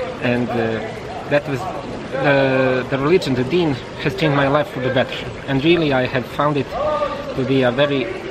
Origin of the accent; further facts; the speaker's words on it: Kozarska Dubica, Republika Srpska, Bosnia & Herzegovina; English is a second language; And thanks to good people from my hometown, basically the head imam of Medžlis Bosanska Dubica, and I was sent to Sarajevo, to clinical center.